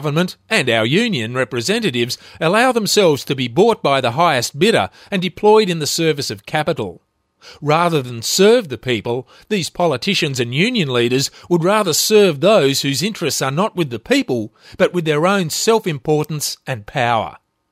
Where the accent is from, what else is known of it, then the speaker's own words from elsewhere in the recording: Tasmania, Australia; Certainly not the most powerful union in Tasmania, the CFMEU. The leaders of this union, in my home state, are up to their armpits in the trough with Lennon and his mates.